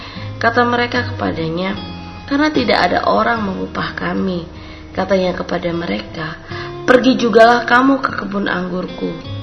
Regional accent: Denpasar, Bali, Indonesia; Kami dari Denpasar, Bali.

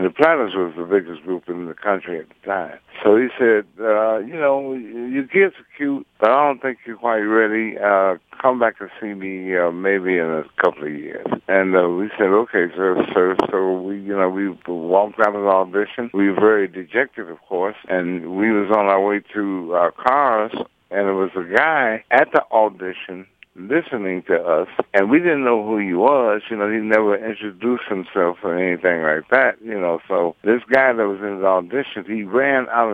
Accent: Detroit, Michigan, United States; Well, as you know, I'm from Detroit, Michigan, and I always wanted to be a singer.

